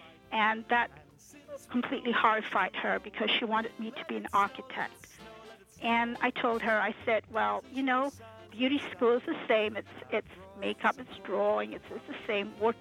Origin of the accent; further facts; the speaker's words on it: Penang, Malaysia; now in New York, United States; I'm originally from Penang Island, Southeast Asia, and I've been living in New York for 23 years, so... What can I say? I'm a true New Yorker.